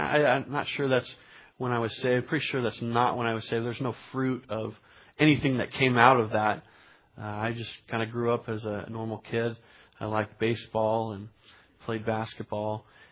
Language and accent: English; Carpinteria, California, United States; also born or lived in Champaign-Urbana, Illinois / Goleta, California; I was born in Champaign-Urbana, Illinois, and I only spent a few years there. My parents came out to Goleta, which is just north of Santa Barbara in California, and then we moved south to Carpinteria, and there I was about 4 or 5 years old.